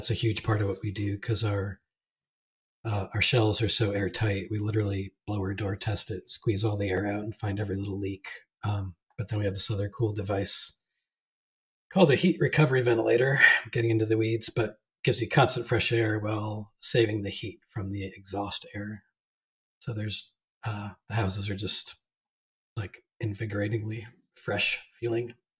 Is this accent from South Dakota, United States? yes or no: no; Newport, Rhode Island, United States; Newport, Rhode Island. If you know about it, it's famous for like the Great Gatsby